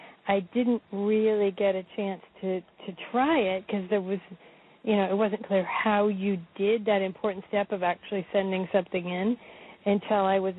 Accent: Ames, Iowa, United States; Yeah, I grew up in the Midwest, a professor's daughter in the middle of Iowa, Ames, Iowa

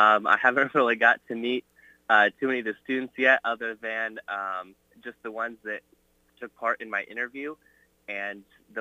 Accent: West Branch, Iowa, United States; Yeah, so I'm from West Branch, Iowa. It's about 20 minutes east of Iowa City. Graduated high school there from West Branch, and after that I went straight up to Iowa State.

